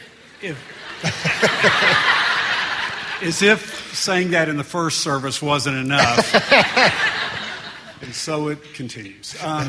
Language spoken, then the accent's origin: English; Alabama, United States; Didn't want to leave my home state. So I went up to Huntsville, down to Mobile, trying to find where this Eagle Ranch needed to be.